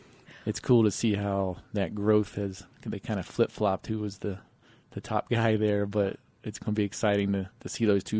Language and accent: English; Bristol, United States; But for me, like I grew up in Bristol, Tennessee, Virginia, and used to work for the birthplace of country music.